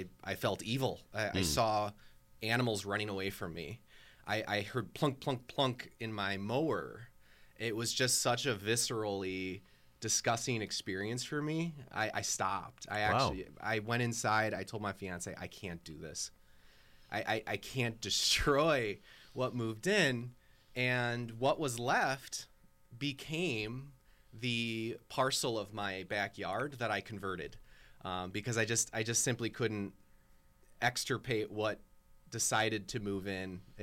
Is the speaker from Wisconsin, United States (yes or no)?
yes; Milwaukee, Wisconsin, United States; Yeah, I'm actually from Milwaukee.